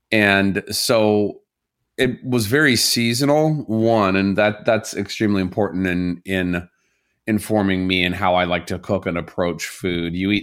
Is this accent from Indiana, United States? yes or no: yes; Indiana, United States; Well, I grew up in a very rural part of Indiana.